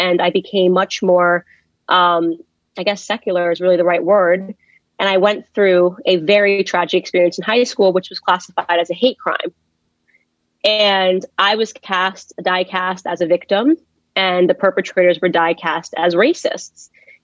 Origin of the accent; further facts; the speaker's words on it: Connecticut, United States; and I'm from Connecticut, and I guess everybody in Connecticut's a billionaire. Right. And so I grew up poor.